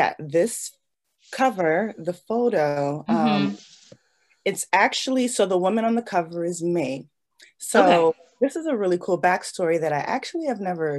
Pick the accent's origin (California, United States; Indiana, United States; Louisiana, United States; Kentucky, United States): California, United States; Los Angeles; now in New York, United States; So I'm originally from Los Angeles. I moved to New York in 2004.